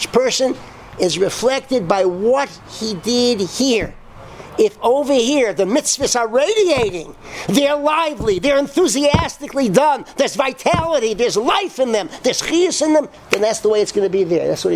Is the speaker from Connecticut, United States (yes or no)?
yes; Connecticut, United States; born there; But when I was born in Connecticut.